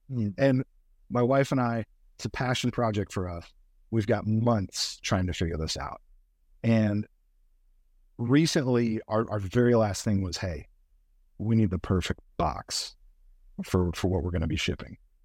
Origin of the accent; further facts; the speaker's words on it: Southeast, United States; You know, so for instance, I'm from the Southeast, and we have a certain perspective and a certain sensibility